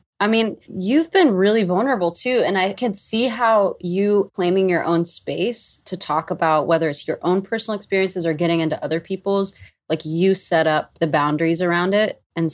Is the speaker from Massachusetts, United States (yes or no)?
no; Mississippi, United States; also born or lived in Nashville; because my actual memories of growing up in Mississippi, it's not like they're all doom and gloom